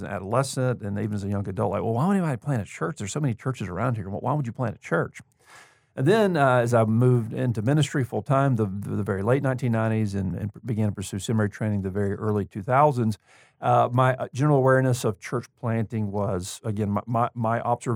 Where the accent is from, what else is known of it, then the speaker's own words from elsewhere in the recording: Mobile, Alabama, United States; When I was a kid, growing up in the Deep South, Mobile, Alabama, the Gulf Coast, and, you know, kind of the buckle of the Bible Belt.